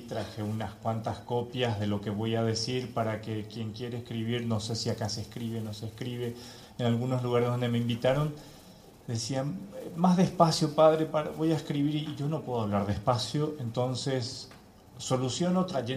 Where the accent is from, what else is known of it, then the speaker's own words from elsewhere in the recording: Paraguay; also born or lived in Uruguay; Santa Cruz, desde hace 4 meses, van a ser 4 meses que llegué. Soy paraguayo, viví muchos años en Uruguay, es prácticamente donde hice la mitad de mis estudios